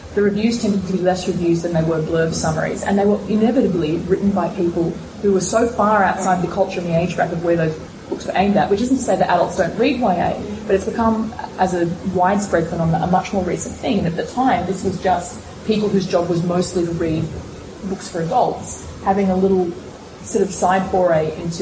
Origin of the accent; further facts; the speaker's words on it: Australia; when I was growing up in Australia and I was a teenager